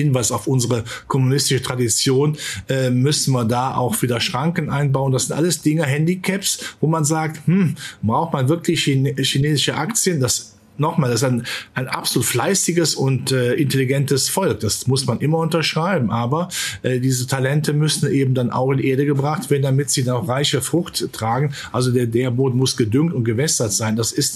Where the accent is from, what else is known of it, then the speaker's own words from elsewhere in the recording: Rhineland, Germany; im Rheinland sagt man, wo ich herkomme